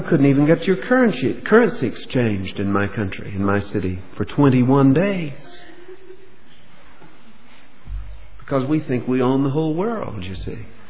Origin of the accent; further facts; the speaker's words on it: United States; You know, I'm an American.